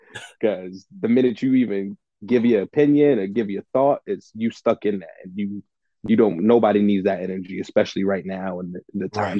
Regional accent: Albany, New York, United States; I'm from Albany, but it's New York, so it's still all love.

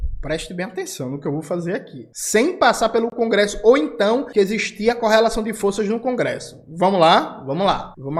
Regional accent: Pernambuco, Brazil; O governo Raquel Lira, aqui de Pernambuco, minha terra, pagou 16 milhões ao BNDES

